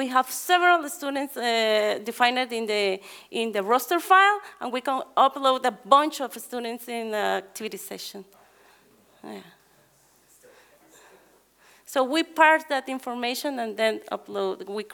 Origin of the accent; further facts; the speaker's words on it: Guatemala; English is a second language; I am from Guatemala